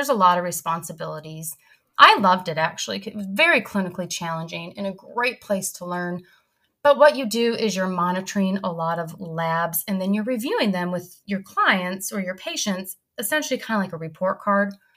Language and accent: English; Michigan, United States; I'm natively from Michigan, and that's not really a state that is like a hot spot for eating disorder treatment.